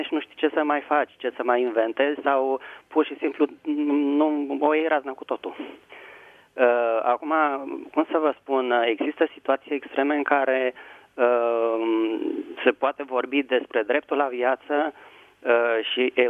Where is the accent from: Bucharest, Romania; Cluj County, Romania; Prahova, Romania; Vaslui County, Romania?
Bucharest, Romania; Bună seara! … sunt din București.